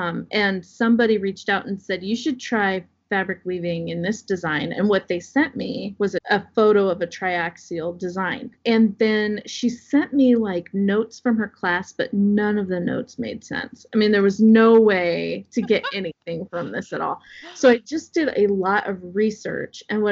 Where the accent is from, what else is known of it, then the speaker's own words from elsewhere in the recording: Iowa, United States; Small town of Iowa. Yeah, I grew up in Southwest Iowa